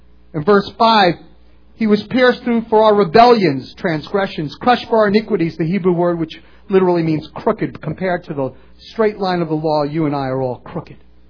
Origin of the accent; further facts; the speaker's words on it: Manhattan, New York, United States; So I wore, because I'm from Manhattan, I wore a suit, you know.